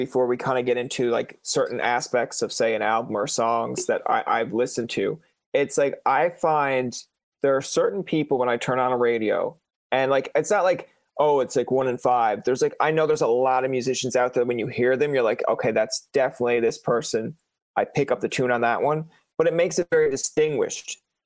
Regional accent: Canada; I grew up in Canada where we have

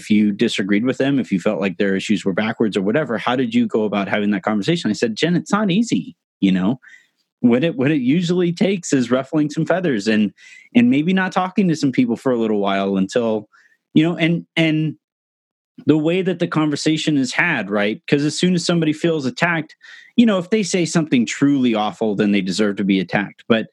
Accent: Yorba Linda, California, United States; I'm from Yorba Linda, California. It is where Richard Nixon was born. It is one of the most conservative cities in the entire nation.

